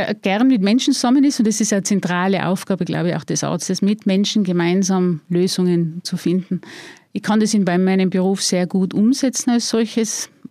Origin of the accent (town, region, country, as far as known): Tyrol, Austria